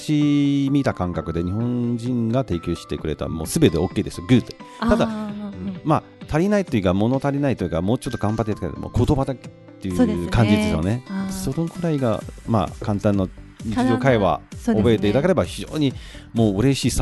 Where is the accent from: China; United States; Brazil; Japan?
China; Japanese is a second language; 私は中国人なのに